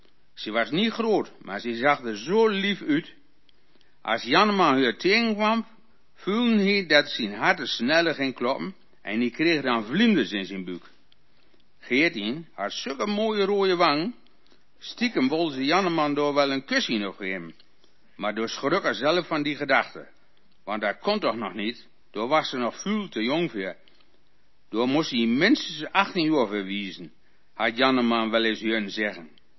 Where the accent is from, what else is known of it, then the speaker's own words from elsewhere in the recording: Gelderland, Netherlands; Ik kom uit Wolkenvelde oorspronkelijk.